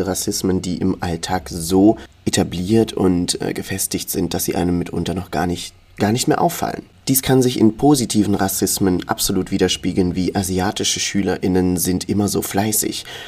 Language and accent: German; Hamburg, Germany; also born or lived in Baden-Württemberg; sage ich auch einfach aus Hamburg, denn da komme ich her. Wenn dann noch weiter gefragt wird, ja, aber wo kommst du wirklich her, sage ich aus Baden-Württemberg, denn auch da komme ich her.